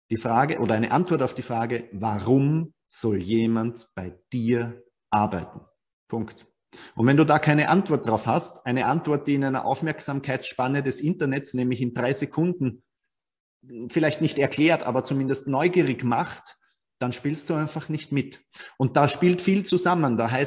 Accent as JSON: {"language": "German", "region": "Vienna", "country": "Austria", "said": "ich komme aus Wien, aus Österreich."}